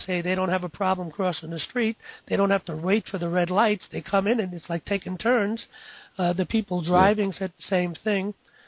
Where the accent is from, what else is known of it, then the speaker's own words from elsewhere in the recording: New York City, New York, United States; I come from New York City, and when I was younger, I was raised in the 50s and the 60s, and in the city, it was always very friendly in the city. Summer nights, I lived in the Bronx.